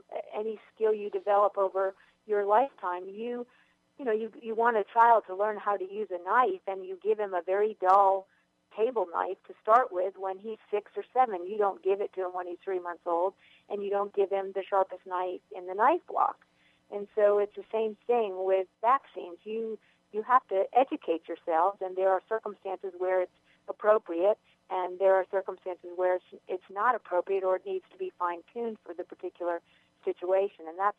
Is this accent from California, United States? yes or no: no; Massachusetts, United States; moved away as an adult; now in Virginia, United States; I moved from Massachusetts, where I grew up, to Virginia because I fell in love with a Virginia gentleman.